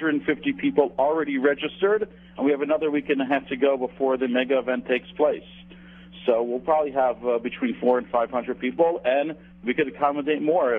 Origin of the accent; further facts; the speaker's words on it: Miami, Florida, United States; moved away as an adult; also born or lived in New York; now in Israel; I'm originally from Miami, Florida, and then lived in New York for a few years before I made Aliyah myself a number of years ago.